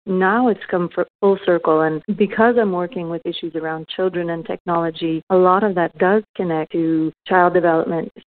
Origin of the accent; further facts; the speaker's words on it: Canada; now in Paris, France; I'm originally from Canada. Moved across the pond to Paris